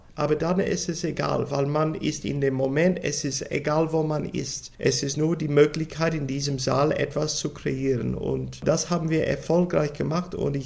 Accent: Sydney, New South Wales, Australia; German is a second language; now in Germany; Und das ist auch in meiner Heimat, also in der Region von Sydney, wo ich geboren bin. Ich war in der Gymnasium direkt in diesem Gebiet von Sydney.

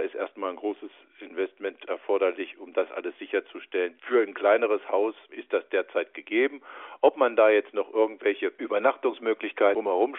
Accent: Bad Sachsa, Lower Saxony, Germany; also born or lived in Bad Lauterberg; bin geboren in Bad Lauterberg, aufgewachsen und lebe im Ortsteil der Stadt Bad Sachsa, im Ortsteil Steinach. Bin 56 Jahre alt

